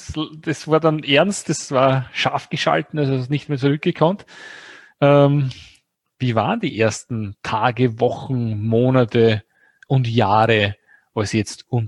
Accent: Austria; born there; ich bin ein geborener Österreicher und Österreicher durch und durch

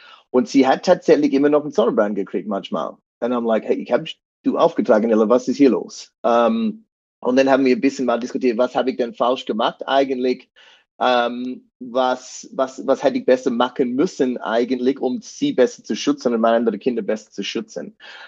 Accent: Australia; German is a second language; Ich komme aus Australien, man hört es von diesem Akzent bestimmt, oder zumindest kein deutsches Akzent. Ich bin aufgewachsen als Surfer und Segler und Pfadfinder und habe viel Zeit im Freien verbracht.

